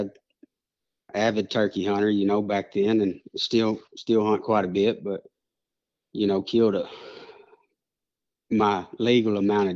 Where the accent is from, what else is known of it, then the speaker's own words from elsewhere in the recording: Marlton, Arkansas, United States; from Marlton, Arkansas, 42 years old, or I should say young, and just living the dream.